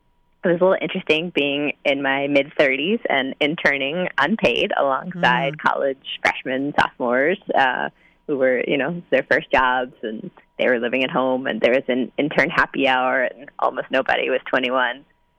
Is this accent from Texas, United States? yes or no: yes; Texas, United States; I was an English major in college, and I grew up in Texas, but I knew that I wanted to live in New York